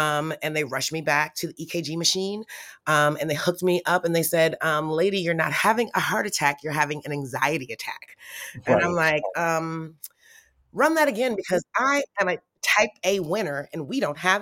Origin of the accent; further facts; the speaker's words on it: Detroit, Michigan, United States; I grew up in Detroit in the 80s.